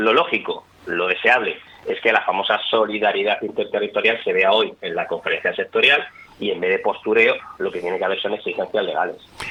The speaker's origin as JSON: {"language": "Spanish", "country": "Spain", "said": "somos muy españoles."}